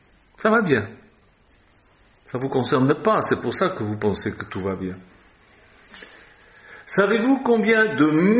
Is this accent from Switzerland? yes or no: yes; Switzerland; Je dis votre président parce que je suis suisse.